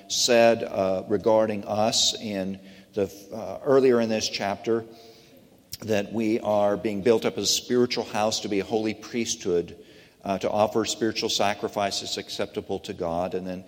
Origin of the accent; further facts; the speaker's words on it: Australia; We're Australian, we're young and free.